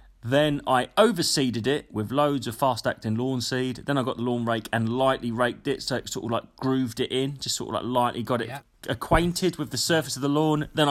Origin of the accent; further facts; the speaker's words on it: East of England, United Kingdom; I am from East Anglia, mate. I know soil.